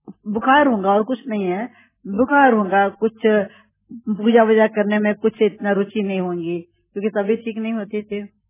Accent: Lahore, Punjab, Pakistan; लेकिन हम आए पाकिस्तान से, लाहौर से आए हम

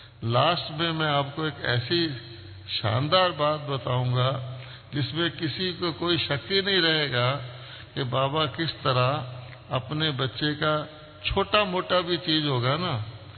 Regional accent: Amritsar, Punjab, India; उसने मेरा ही शहर बताया कि मैं अमृतसर का रहने वाला हूं

